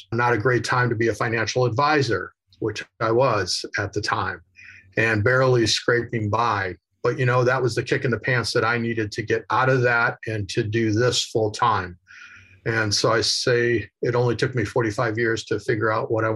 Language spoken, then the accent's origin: English; Chicago, Illinois, United States; I'm originally from Chicago, and I started traveling quite a bit when I was fairly young in high school.